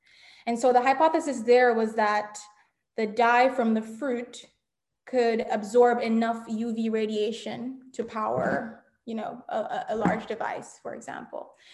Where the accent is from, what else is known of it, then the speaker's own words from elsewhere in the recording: Jamaica; Well, growing up in Jamaica, power and water outages were a frequent occurrence.